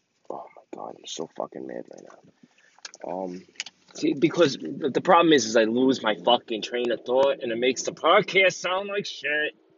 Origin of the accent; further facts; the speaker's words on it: New York City, New York, United States; I'm from New York City. That's my city.